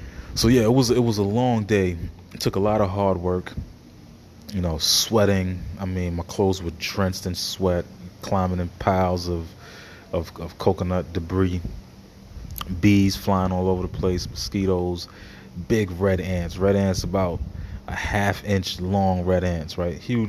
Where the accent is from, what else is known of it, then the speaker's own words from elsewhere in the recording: St. Lucia; being an island kid, you know, my father being Trinidadian, I grow up in St. Lucia